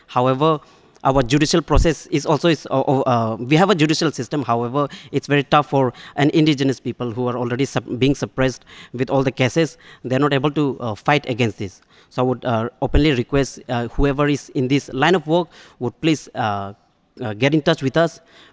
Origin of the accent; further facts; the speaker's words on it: Arunachal Pradesh, India; I come from Dibang Valley district, so that's where 2,880 megawatt dam is proposed, and it's under construction. And my community, Idu Mishmi, were fighting against the dam for the last 2 decades.